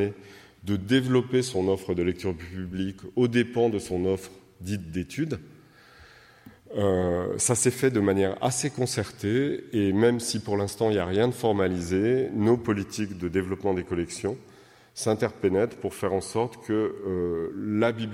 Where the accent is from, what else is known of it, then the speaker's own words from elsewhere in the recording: Lyon, Auvergne-Rhône-Alpes, France; parce que je suis lyonnais d'origine.